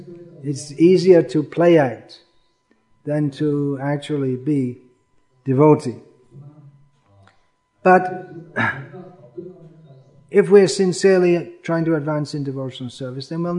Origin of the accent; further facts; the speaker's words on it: England, United Kingdom; Growing up in England, where people say the part of England I'm from